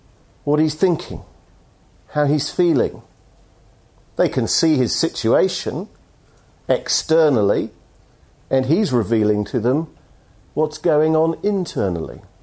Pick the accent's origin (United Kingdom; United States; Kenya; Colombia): United Kingdom; England; Secondly, I'm English, and I'm therefore reserved.